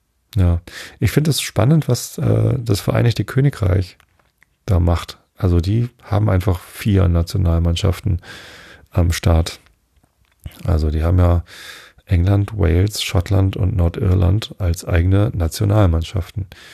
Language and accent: German; Northern Germany, Germany; Ich als Norddeutscher fühle mich Dänemark ja auch viel näher, als ich mich dem Schwaben oder Bayern fühle.